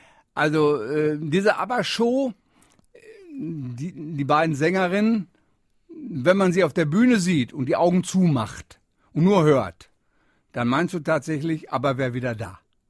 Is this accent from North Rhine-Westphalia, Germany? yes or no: yes; Wanne-Eickel, North Rhine-Westphalia, Germany; wenn du aus dem Kohlenpott kommst, so wie ich komme ja aus Wanne-Eickel.